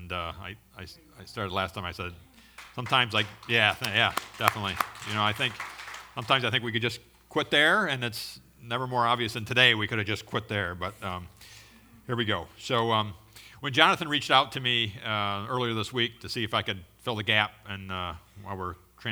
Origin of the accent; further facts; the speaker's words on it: New York, United States; Born and raised in Chautauqua County on the south side of the county, over near Jamestown, went to Southwestern School where my parents were both teachers